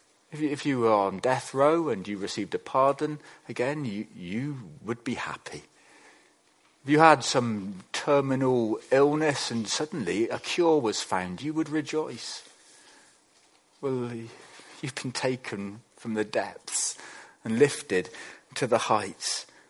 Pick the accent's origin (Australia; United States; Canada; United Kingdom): United Kingdom; Bradford, Yorkshire and the Humber; We had a well in the kitchen of the house that we grew up in Bradford.